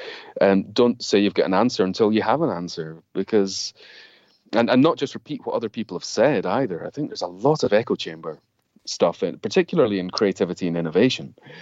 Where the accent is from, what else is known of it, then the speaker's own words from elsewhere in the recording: Scotland, United Kingdom; all the way back to me growing up in Scotland and being a kid who was fascinated with the fact that Scottish heritage, it seemed to be all about innovation.